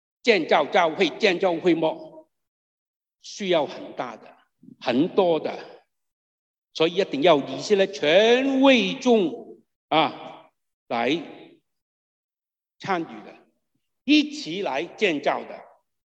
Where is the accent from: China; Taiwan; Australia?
China; now in Canada; 特别我们中国人了的教育啦、体育啦